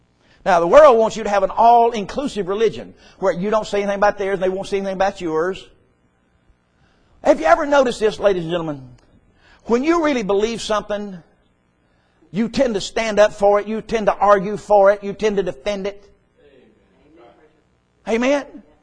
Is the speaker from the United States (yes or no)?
yes; the South, United States; I'm an American. I'm a Southerner. I'm white. I'm a Baptist. I'm Christian.